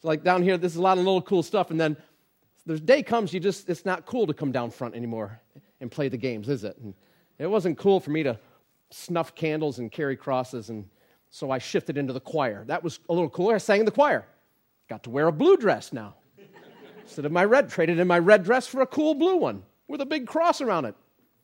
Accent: United States; I grew up in the Anglican church in America. We call the Episcopal church.

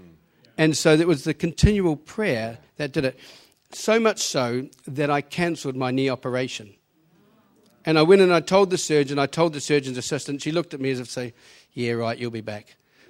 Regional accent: New Zealand; now in Penarth, United Kingdom; Before you try to pick the accent, I'm from New Zealand. I go to the church in Cosmeston in Penarth.

